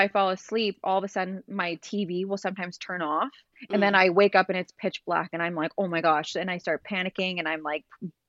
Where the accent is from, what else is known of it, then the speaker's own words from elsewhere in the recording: North Bay, Ontario, Canada; and they're from Sudbury, Ontario, and I'm from North Bay. So it's about like an hour drive, and we grew up together